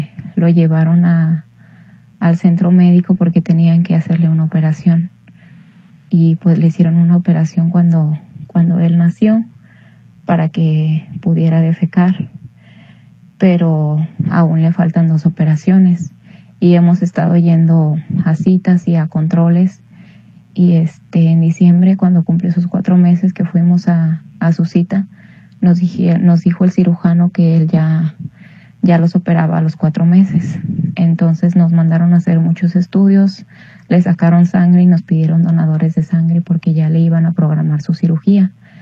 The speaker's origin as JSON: {"language": "Spanish", "town": "Tamazula", "region": "Jalisco", "country": "Mexico", "said": "nosotros somos de Tamazula"}